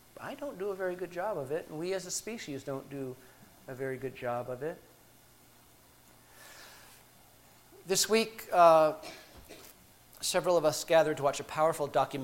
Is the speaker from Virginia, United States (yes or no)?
no; Charleston, South Carolina, United States; born there; I was born in 1962 in Charleston, South Carolina.